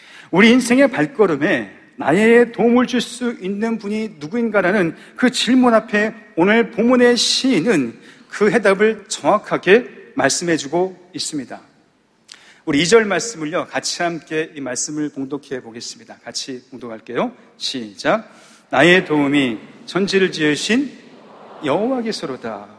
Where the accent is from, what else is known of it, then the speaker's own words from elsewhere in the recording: South Korea; 한국 사람인 것을 제가 어필하고 싶었나 봅니다. 아니야! 한국 사람이야.